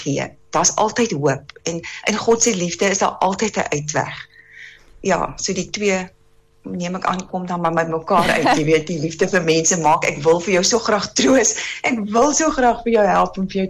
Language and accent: Afrikaans; Upington, Northern Cape, South Africa; ek is gebore en getoe in Appington. Ek is 'n Appingtoner.